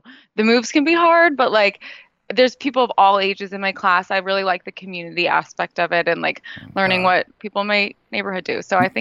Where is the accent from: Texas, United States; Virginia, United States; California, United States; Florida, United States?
California, United States; my experience with yoga from like growing up in California was it started off with like the hot yoga stuff